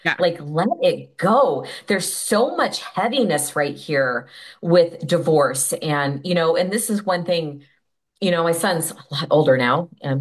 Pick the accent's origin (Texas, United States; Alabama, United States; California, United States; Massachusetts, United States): California, United States; also born or lived in Kansas; I was living in Kansas and had to move back to California, my home state of California.